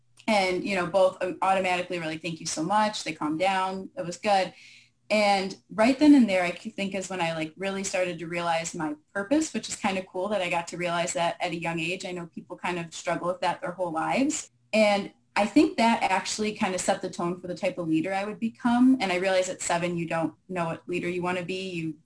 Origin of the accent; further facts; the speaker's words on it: New Baltimore, Michigan, United States; So I am born and raised in Michigan. I come from a small town called New Baltimore. Not a lot of people know where that's from.